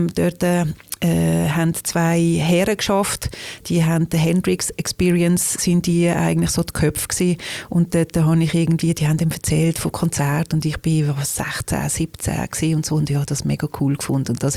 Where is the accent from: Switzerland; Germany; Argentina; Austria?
Switzerland; Liestal, Basel-Landschaft; Aufgewachsen bin ich im Baselbiet in Liestal und das war eine tolle Zeit gewesen. Das hat mich auch sehr geprägt, weil Liestal ist eigentlich so, als Kind hat das eine super Grösse gehabt.